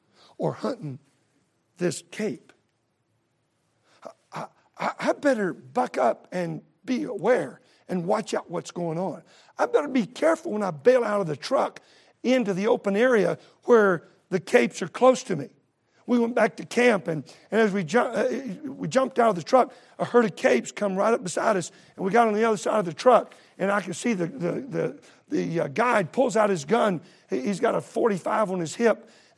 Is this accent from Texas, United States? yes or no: yes; Texas, United States; I'm from Texas. I don't eat snails.